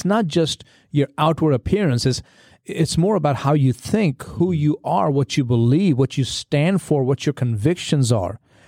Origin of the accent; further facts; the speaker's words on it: India; now in Henderson, United States; I'm from India, living in the southern part of the United States in North Carolina, in Henderson, which is a black and white community.